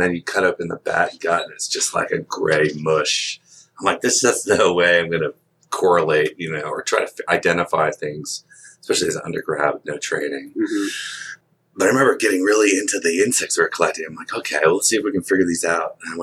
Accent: Massachusetts, United States; I grew up in Massachusetts, and I would spend my afternoons and weekends in the woods

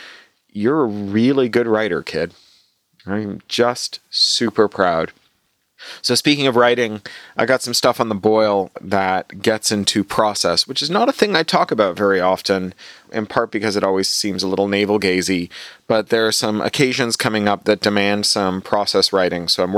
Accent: Toronto, Ontario, Canada; I used to drink as a little boy in the Guyanese Trinidadian neighborhood I grew up in Toronto, where the shops would make their own ginger beer.

